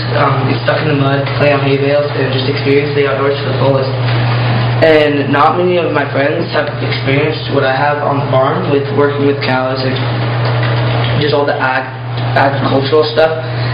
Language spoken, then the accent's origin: English; Monroe, Washington, United States; born there; I am 13 years old. I was born in Monroe, Washington, and I've got to spend more than half of my life on a farm.